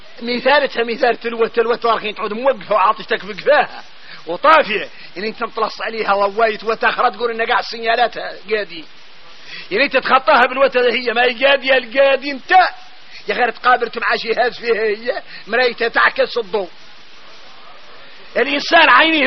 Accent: Mauritania; واحنا موريتاني عندنا عقلية خويسة،

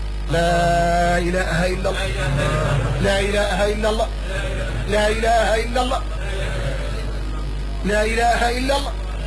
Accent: Mauritania; احنا موريتاني ما مضيعنا الجهل

